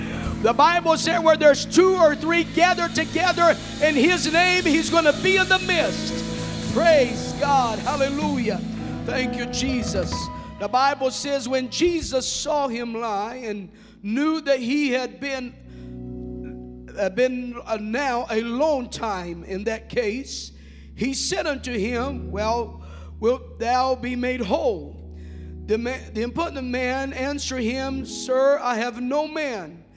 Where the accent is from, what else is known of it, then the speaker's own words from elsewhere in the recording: Brazil; English is a second language; I was born and raised in Brazil. I'm a dual citizen because of my mother.